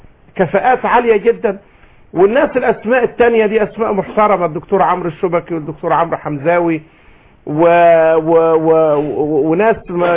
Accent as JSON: {"language": "Arabic", "country": "Egypt", "said": "كمصريين في الخارج"}